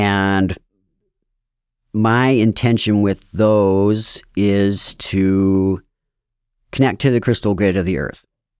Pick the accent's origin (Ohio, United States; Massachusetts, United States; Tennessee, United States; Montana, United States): Montana, United States; Livingston; Yeah, I am born and raised in Livingston, Montana. Another very beautiful place on the earth, right on the Yellowstone River, north of Yellowstone Park.